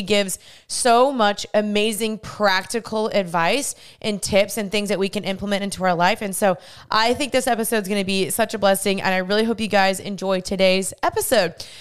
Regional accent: United States; born there; My dad's from Germany, my mom's from Guatemala, and then I was born in the States.

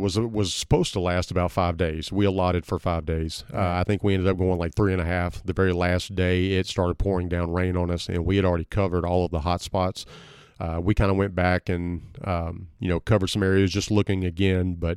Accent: Arkansas, United States; I've grown up here, and I grew up in Southeast Arkansas.

